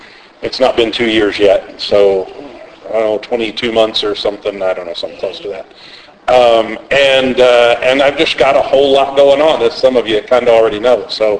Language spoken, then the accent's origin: English; St. Louis, Missouri, United States; And I'm from St. Louis, Missouri.